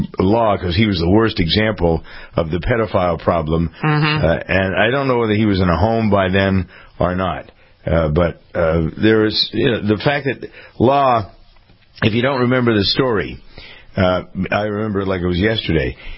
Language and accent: English; Boston, Massachusetts, United States; Yeah, because I'm from Boston. He was the Cardinal of Boston.